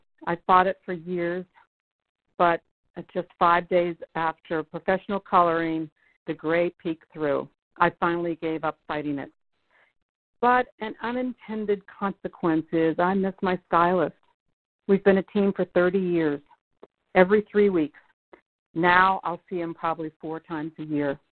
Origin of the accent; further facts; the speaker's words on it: Pittsburgh, Pennsylvania, United States; from Pittsburgh, Pennsylvania.